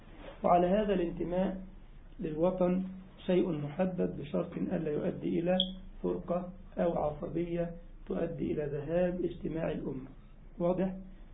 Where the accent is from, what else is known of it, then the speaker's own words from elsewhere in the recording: Egypt; وطبعا زول عندهم زي يا راجل عندنا في مصر او يا اخي